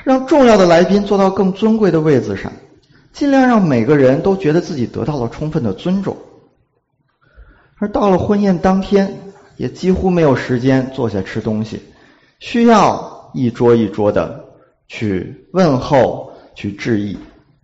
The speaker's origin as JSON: {"language": "Chinese", "region": "Beijing", "country": "China", "said": "菜单呢，里面也按照这个北京的习俗，我是北京人，鸡鸭鱼肉都要齐全"}